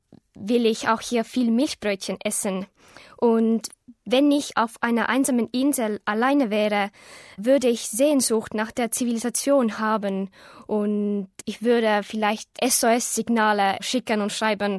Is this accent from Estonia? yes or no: yes; Tallinn, Harju County, Estonia; German is a second language; ich komme aus Estland und wohne in der Hauptstadt von Estland, also in Tallinn. Und ich bin im Jahre 1992 geboren und also Deutsch habe ich 10 Jahre gelernt.